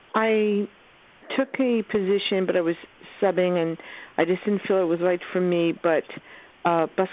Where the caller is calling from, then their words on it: Long Island, New York, United States; Long Island.